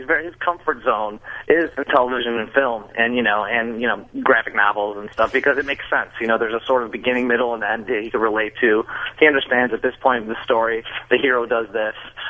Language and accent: English; Chicago, Illinois, United States; now in Los Angeles, United States; I started at Second City probably, 2003, 2004, and moved to Los Angeles in 2005. I'm from Chicago.